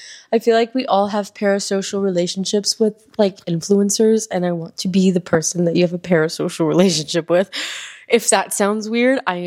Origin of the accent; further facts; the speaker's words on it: Hialeah, Florida, United States; now in El Paso, United States; I'm currently based in El Paso. I am a Miami girl, though. I'm from Miami, Florida, specifically Hialeah. I'm a Hialeah girl. I'm Cuban.